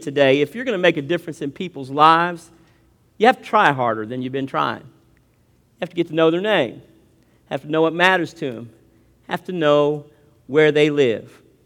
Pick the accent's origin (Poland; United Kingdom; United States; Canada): United States; Troublesome Creek, Kentucky; So we're from Troublesome Creek, and we were … you can't hide this.